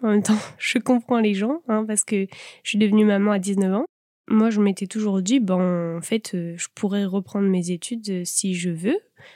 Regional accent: Saint-Brieuc, Brittany, France; Je viens de Saint-Brieuc, j'ai fait ma scolarité à Saint-Brieuc.

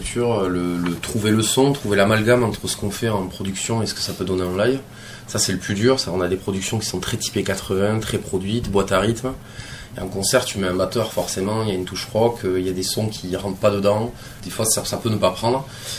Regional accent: Albi, Occitanie, France; now in Toulouse, France; On est originaire d'Albi. On vit à Toulouse depuis quelques années.

